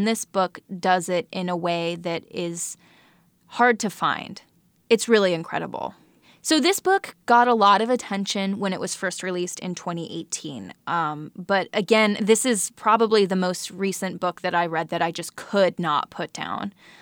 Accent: Salt Lake City, Utah, United States; it took place in my backyard growing up. I'm from Salt Lake City, which makes some appearances in the book. I also have family ties to Brigham Young University and small town Idaho

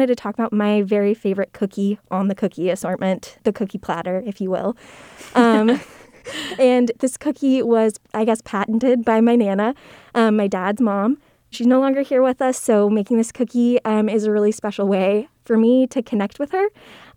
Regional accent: Bay Area, California, United States; But most of my family's in the Bay Area, and I grew up in the Bay Area.

